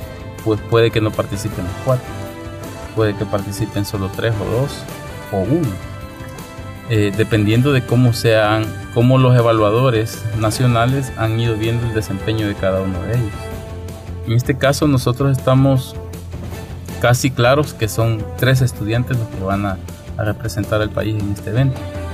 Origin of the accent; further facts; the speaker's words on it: El Salvador; uno de los grandes retos nuestros como salvadoreños es no solo saber la potencialidad que tenemos